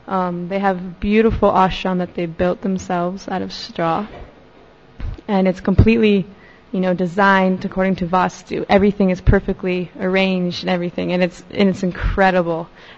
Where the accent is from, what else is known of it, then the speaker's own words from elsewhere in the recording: Sharanagati, British Columbia, Canada; I come from Sharanagati, along with my 4 other friends